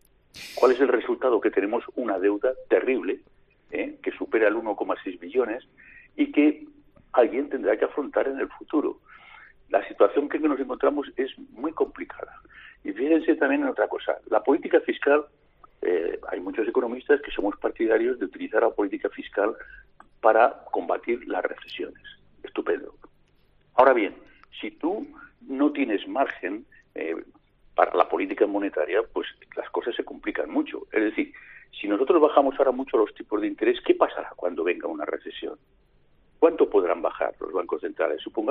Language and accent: Spanish; Catalonia, Spain; porque yo estoy soy catalán, pues estoy voto en Cataluña